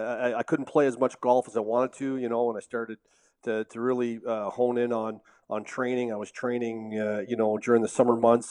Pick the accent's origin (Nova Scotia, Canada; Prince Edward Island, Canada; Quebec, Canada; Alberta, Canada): Quebec, Canada; I was a young kid growing up on the South Shore of Montreal